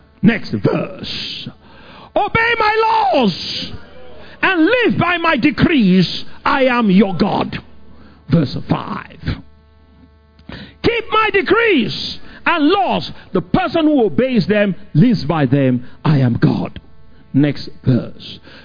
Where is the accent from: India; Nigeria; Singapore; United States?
Nigeria; born there; she was born in London, I was born in Nigeria